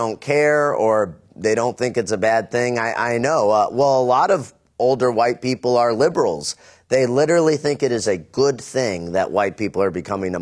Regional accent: San Diego, California, United States; now in South Carolina, United States; I'm from San Diego, yeah. Yeah, California guy.

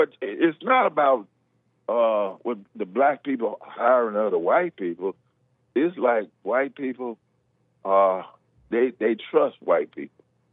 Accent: Tennessee, United States; okay, because I'm from Tennessee, right?

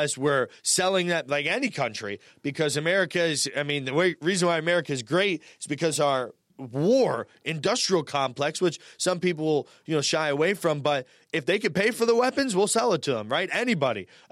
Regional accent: United States; But as an American, we put too much onus on who do you support, Putin or Zelensky?

